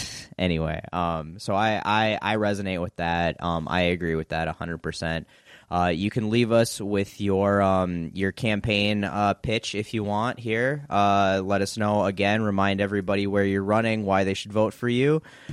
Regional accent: Minnesota, United States; We're from Minnesota, so unfortunately we can't vote for you

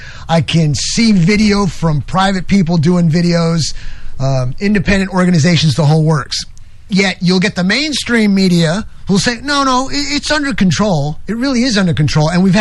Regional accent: New York, United States; I don't like to mention this very often, but I'll tell you right now, I'm originally from New York.

